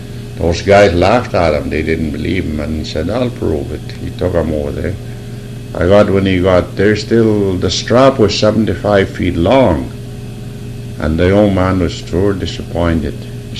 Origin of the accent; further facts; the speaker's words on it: Wabasca, Alberta, Canada; also born or lived in Chipoyan Lake; now in Calling Lake, Canada; I was raised in Wabasca. I born in Chipoyan Lake. But my real home now is in Calling Lake. I live behind the school less than half a mile.